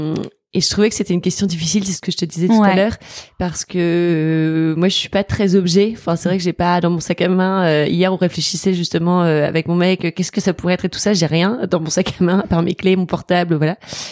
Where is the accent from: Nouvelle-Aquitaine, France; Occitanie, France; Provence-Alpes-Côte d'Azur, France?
Occitanie, France; Toulouse; also born or lived in Maisons-Laffitte; J'ai grandi à Toulouse. Toujours grandi à Toulouse, et ma famille vient de Lille à l'origine. Donc tous mes cousins, mes grands-parents, enfin tout le monde est à Lille. Mais on a bougé pour le boulot de mon père quand moi j'avais 1 an, je pense. Et donc j'ai toujours vécu à Toulouse